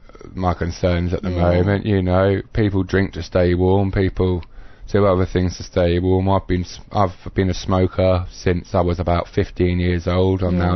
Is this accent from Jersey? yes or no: yes; Jersey; I'm from Jersey originally, in the Channel Islands.